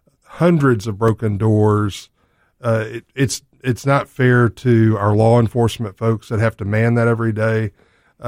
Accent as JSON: {"language": "English", "town": "Memphis", "region": "Tennessee", "country": "United States", "lives_now": "Germantown, United States", "said": "I'm from Memphis, living Germantown. This is my community."}